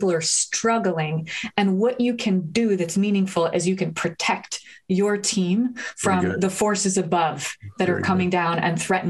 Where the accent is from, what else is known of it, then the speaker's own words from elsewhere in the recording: New Haven, Connecticut, United States; when she was visiting my hometown of New Haven a little while ago.